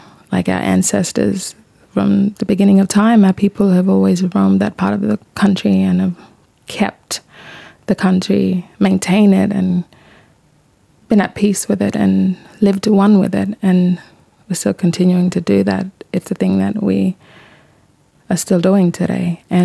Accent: Mullinger, Northern Territory, Australia; I am from Mullinger community. It's 700 kilometres south of Darwin and 700 kilometres north of Alice Springs.

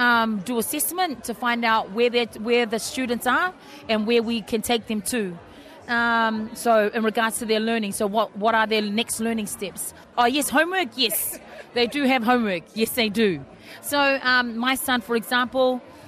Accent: New Zealand; we're from New Zealand. But remember, your first Tongan and Samoan, that is your culture.

